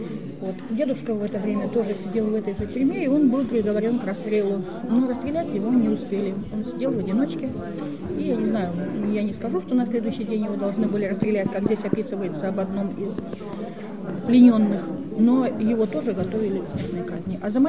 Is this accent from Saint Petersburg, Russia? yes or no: no; Bryansk Oblast, Russia; born there; Родилась я на Брянщине. Брянская область. В лесах партизанских.